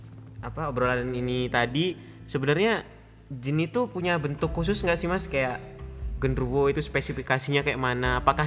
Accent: Medan, North Sumatra, Indonesia; soalnya kan aku dari Medan.

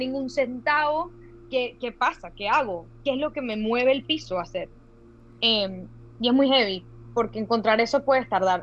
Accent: Venezuela; gracias al cielo, yo crecí en Venezuela

